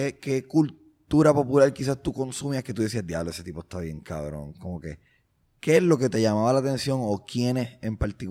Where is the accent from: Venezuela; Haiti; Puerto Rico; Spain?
Puerto Rico; Santurce, San Juan; Yo soy de aquí, de Santurce.